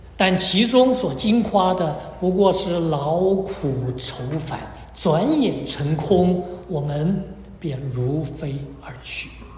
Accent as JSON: {"language": "Chinese", "country": "China", "said": "我们中国人都知道一老就老在腿"}